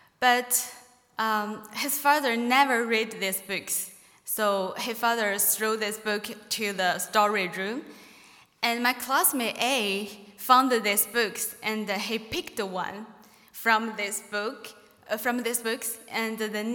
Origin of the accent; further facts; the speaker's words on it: Inner Mongolia, China; English is a second language; I come from Inner Mongolia of China, where it's in the very north of China. I am the first Christian in my whole family.